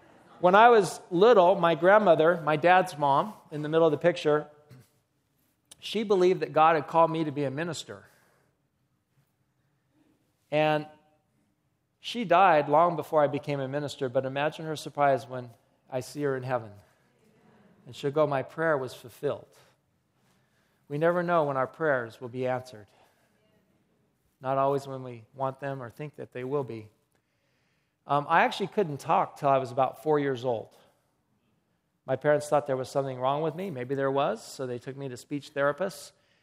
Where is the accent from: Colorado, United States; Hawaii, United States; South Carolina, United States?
Colorado, United States; So I grew up in Colorado, beautiful state.